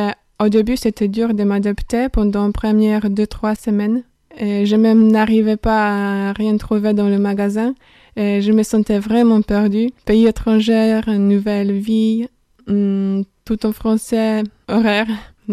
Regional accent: Poland; first language Polish; French is a second language; Dans ma langue natale, on a plusieurs casse-langues.

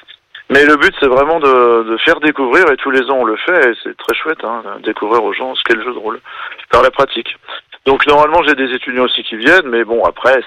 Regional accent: Nantes, Pays de la Loire, France; now in Angers, France; mais moi je suis nantais et j'ai connu ça à Nantes aussi.

